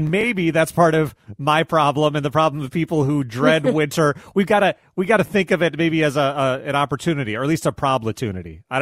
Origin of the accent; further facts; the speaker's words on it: Midwest, United States; I grew up in the Midwest and I was the kid like my kids are now who wouldn't wear the hat and would wear shoes instead of boots.